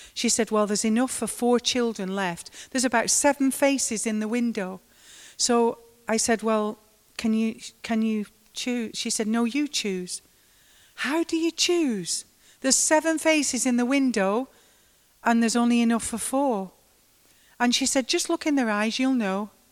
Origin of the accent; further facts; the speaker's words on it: United Kingdom; And me being British, I thought they would all line up.